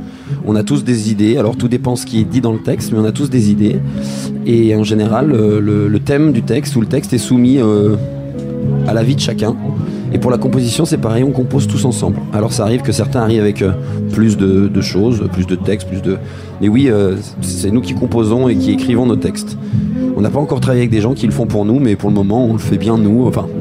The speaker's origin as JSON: {"language": "French", "region": "Auvergne-Rhône-Alpes", "country": "France", "said": "par chez nous en Savoie"}